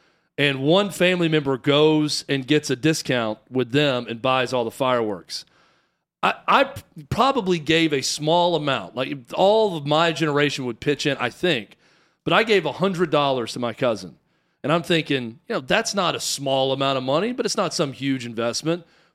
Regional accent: the South, United States; And I am from the South. I love the 4th of July.

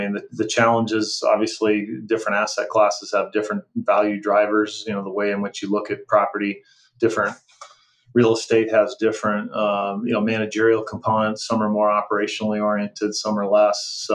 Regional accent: California, United States; Yeah, I grew up in California.

